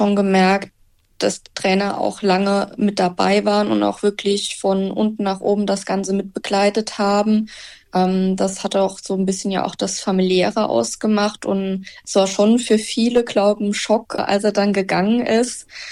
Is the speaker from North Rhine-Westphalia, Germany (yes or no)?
no; Elversberg, Saarland, Germany; born or raised there